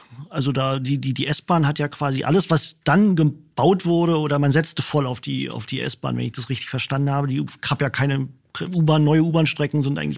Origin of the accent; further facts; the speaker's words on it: Berlin, Germany; ich bin ja aufgewachsen im Westen Berlins